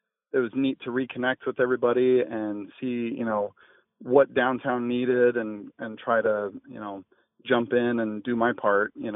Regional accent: Paxton, Massachusetts, United States; Actually, I grew up in Paxton, graduated from Paxton, and then ended up in Arizona going to chef school out there, and then Boston as a chef

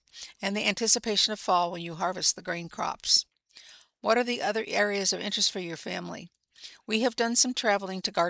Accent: Cedar Rapids, Iowa, United States; I'm originally from Cedar Rapids, Iowa.

